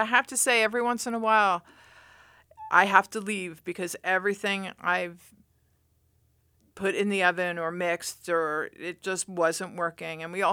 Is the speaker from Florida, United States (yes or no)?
no; New York, United States; I'm from New York.